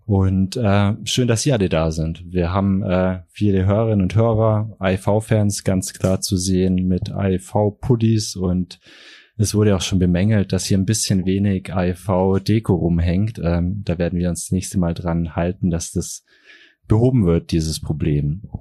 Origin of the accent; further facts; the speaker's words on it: Bavaria, Germany; Ich komme selber aus dem Allgäu und bin auch so ein bisschen im Zwiespalt.